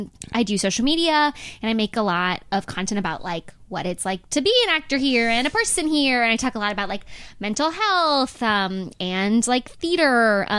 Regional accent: Boston, Massachusetts, United States; now in New York, United States; I'm 24. I'm originally from Boston.

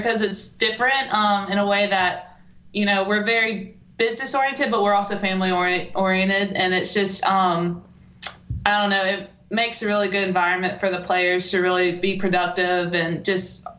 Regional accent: Mobile, Alabama, United States; I'm from Mobile, so it was home to me.

